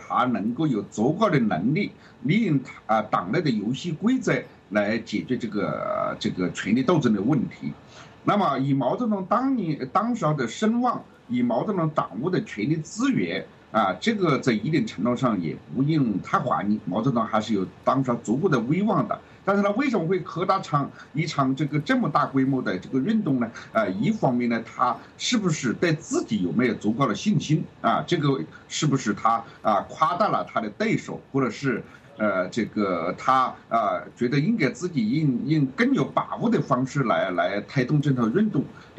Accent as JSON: {"language": "Chinese", "country": "China"}